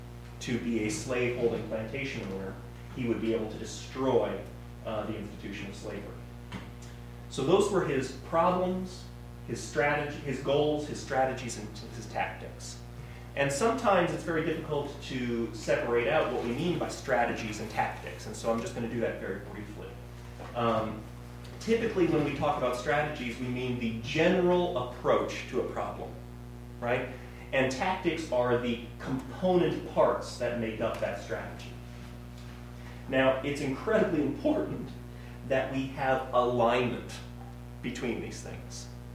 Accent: Kansas, United States; You know, I grew up in Kansas partly

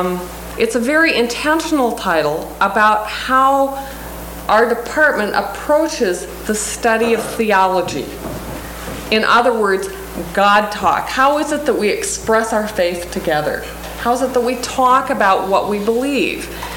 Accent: Montana, United States; now in Sioux Falls, United States; I teach at Augustana College in Sioux Falls, South Dakota. I teach theology. Born and raised in Montana, but have been living in the Dakotas more recently.

